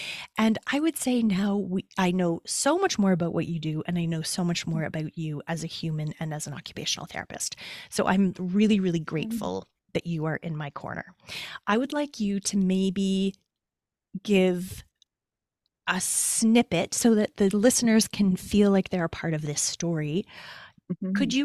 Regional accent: Toronto, Ontario, Canada; now in Calgary, Canada; not in my hometown of Toronto, not where I live in Calgary, Alberta.

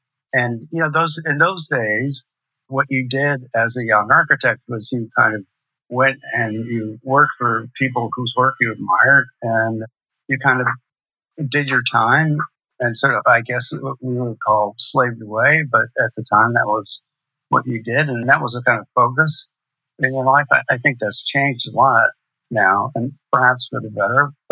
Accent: California, United States; moved away as an adult; also born or lived in South America; we traveled a lot, and we lived in South America for a while, and I grew up basically in California and lived in Southern California most of my life until I went to school, came east to school, and pretty much stayed on the East Coast ever since.

